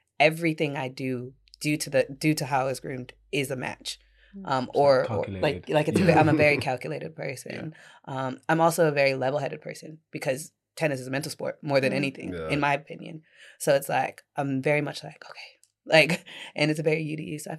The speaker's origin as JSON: {"language": "English", "region": "Florida", "country": "United States", "tie": "born or raised there", "said": "Yeah, I grew up in Central Florida, so you're in a tournament every weekend."}